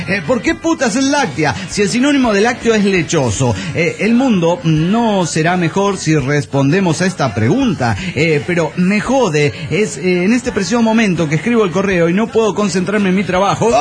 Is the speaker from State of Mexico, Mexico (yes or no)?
yes; Tultitlán, State of Mexico, Mexico; monitorista de Tutitlán, México.